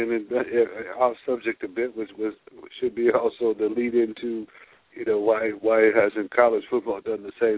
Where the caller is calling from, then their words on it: Wisconsin, United States; You know, we're calling from Wisconsin, and it's hard to fathom a blackout when you've been a Packer fan